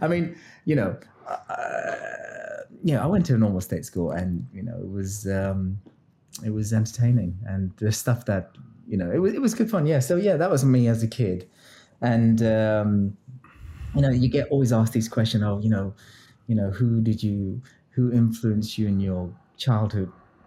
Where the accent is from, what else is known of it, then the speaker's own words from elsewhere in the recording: Edgware, London, United Kingdom; Because I'm from Northwest London, a place called Edgware